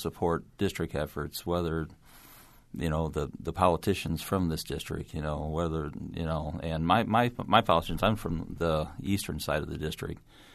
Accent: Minonk, Illinois, United States; I live outside of Benson, between Benson and Minunk, and I went to school at Minunk Dana Rutland. So I lived on the other side of Minunk before, and now I live on the other side between Minunk and Benson now. It's in Woodford County.

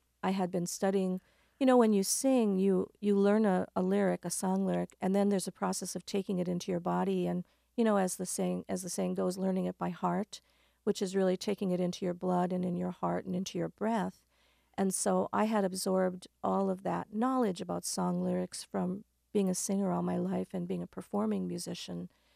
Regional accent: North Dakota, United States; This is a poem about growing up in North Dakota and on the farm.

